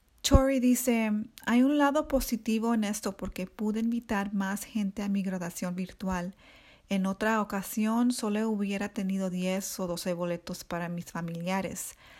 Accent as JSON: {"language": "Spanish", "town": "Pasadena", "region": "California", "country": "United States", "tie": "born or raised there", "also_born_or_lived": "Korea", "said": "Soy compositora de música, canto y toco un par de instrumentos. Nací en Corea y crecí en Pasadena, pero Little Tokyo es un lugar cercano a mi corazón también."}